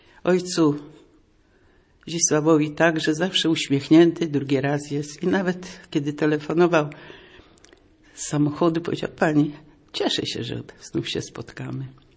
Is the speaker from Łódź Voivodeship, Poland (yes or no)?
no; Gniezno, Greater Poland Voivodeship, Poland; No każdy już wie, że jestem